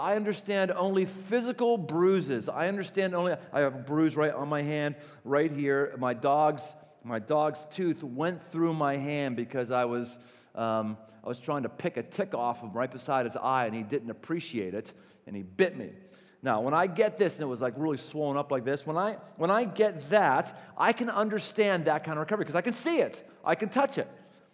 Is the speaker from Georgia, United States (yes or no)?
no; Pittsburgh, Pennsylvania, United States; I come from Pittsburgh, and Pittsburgh is a place that was built on the steel mill.